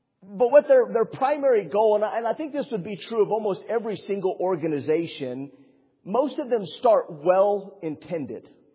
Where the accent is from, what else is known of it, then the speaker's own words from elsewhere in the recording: Estancia, New Mexico, United States; The area, and I grew up in Estancia, New Mexico, is a little bitty rural community and primarily farming.